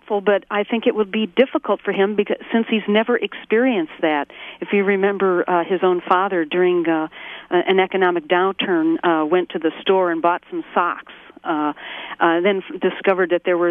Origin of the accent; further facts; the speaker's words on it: Michigan, United States; I'm from Michigan. Well, we're all from that mm-hmm. industrial car-making industry